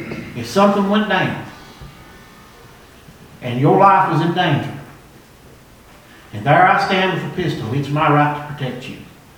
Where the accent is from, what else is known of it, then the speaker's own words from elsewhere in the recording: Coburn, United States; now in Riverview, United States; I live in Riverview, 1171 Old Augusta Road. I was born and raised in Coburn all my life.